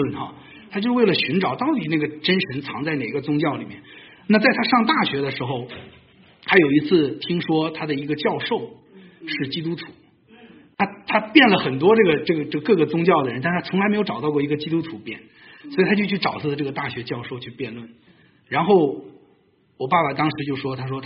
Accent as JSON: {"language": "Chinese", "country": "China", "tie": "born or raised there", "moved": "as an adult", "lives_now": "United States", "said": "所以我在大陆，我小的时候在大陆长大哈，我21岁来的美国上这个上学哈。"}